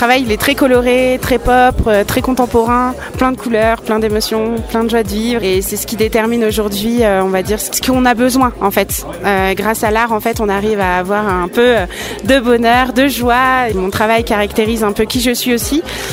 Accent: Auvergne-Rhône-Alpes, France; la montagne c'est ma vie, je suis savoyarde, je suis née en Savoie.

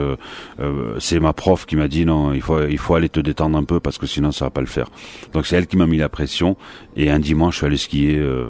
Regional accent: Saint-Rémy, France; en passant par les Alpes, évidemment, parce que je suis de Saint-Rémy.

